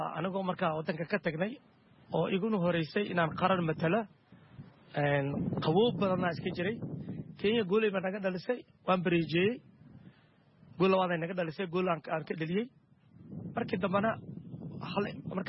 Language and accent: Somali; Mogadishu, Banadir, Somalia; Waxaan ku dhashay Xamar, khaasatan degmada Boondheere, xaafadda East Falconin. Isha ayaan ku soo barbaari.